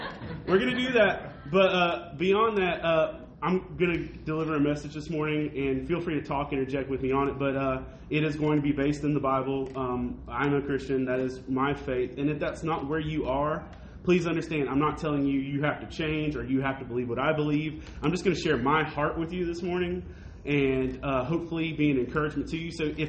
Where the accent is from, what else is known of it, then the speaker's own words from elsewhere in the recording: Lumberton, North Carolina, United States; I am a pastor from Lumberton, North Carolina